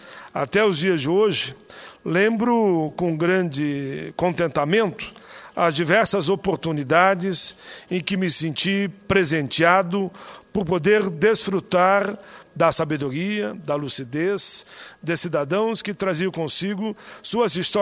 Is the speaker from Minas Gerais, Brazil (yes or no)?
no; Caxias do Sul, Rio Grande do Sul, Brazil; natural da minha cidade natal, Caxias do Sul, embora recebi o título já de cidadão de Canoas. Mas nasci em Caxias.